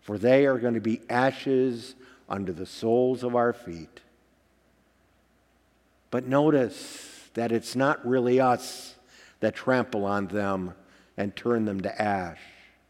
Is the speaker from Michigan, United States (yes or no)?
yes; Michigan, United States; I don't have a farm. I grew up just outside of Detroit, so there weren't any farms around.